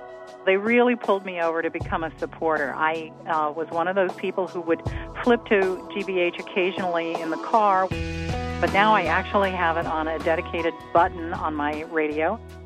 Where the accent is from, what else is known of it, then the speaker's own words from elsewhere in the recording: Sharon, Massachusetts, United States; from Sharon, Massachusetts, and I support WGBH